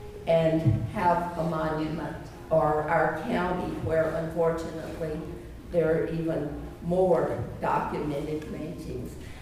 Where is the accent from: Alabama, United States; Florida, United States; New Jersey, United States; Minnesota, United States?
Alabama, United States; Luverne; Luverne, Alabama. And through this project, I've learned one of the lynchings took place in 1940 in my hometown.